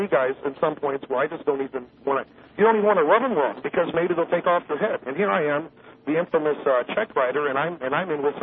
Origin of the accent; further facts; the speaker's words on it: United States; I'm stuck in Puerto Rico. I'm from the States.